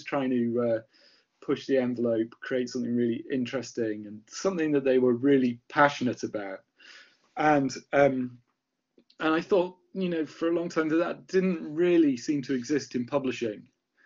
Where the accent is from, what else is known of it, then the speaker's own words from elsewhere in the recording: Lancaster, North West England, United Kingdom; in my little small record shop in Lancaster, where I grew up in the Northwest